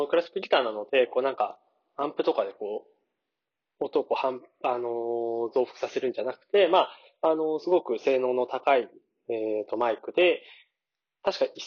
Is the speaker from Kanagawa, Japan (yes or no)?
no; Tochigi, Japan; 地元の栃木県で小山市立文化センターというところで